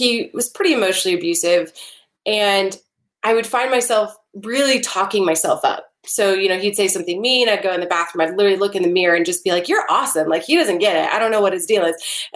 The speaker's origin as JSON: {"language": "English", "region": "Midwest", "country": "United States", "tie": "born or raised there", "said": "especially just growing up in the Midwest."}